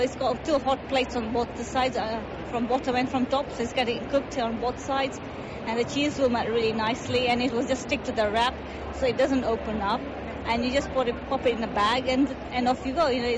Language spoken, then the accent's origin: English; Kenya; born there; I was born in Kenya